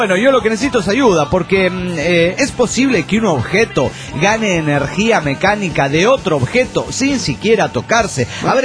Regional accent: Cancún, Quintana Roo, Mexico; ¿Se acuerdan de mí? Soy … de Cancún, Quintana Roo.

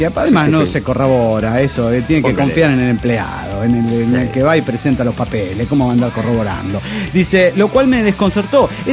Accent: Boyacá, Colombia; nacido en mi tierra Boyacá, y que muestra el día a día el sufrimiento de nuestros campesinos

